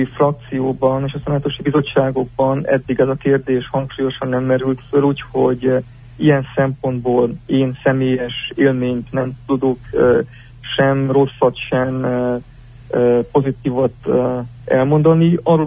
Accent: Transylvania, Romania; hogy kisebbségbe kerültünk, és erdélyi magyarként román állampolgárokká váltunk

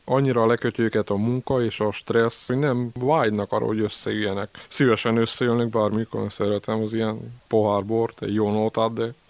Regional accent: Bonyhád, Tolna, Hungary; Nekünk itt van a helyünk, mi itt nőttünk fel, itt neveltek minket, itt fogtuk fel az életet, mi ezt tudjuk becsülni, ami itt van Bonyhán.

